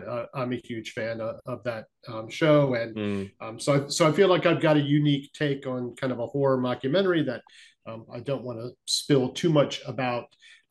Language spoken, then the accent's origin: English; San Antonio, Texas, United States; The first premiere was in San Antonio, which is my hometown.